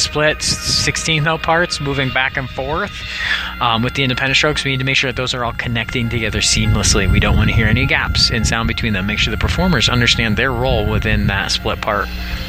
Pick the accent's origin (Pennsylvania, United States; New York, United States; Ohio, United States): Pennsylvania, United States; Erie; I'm from Erie, Pennsylvania.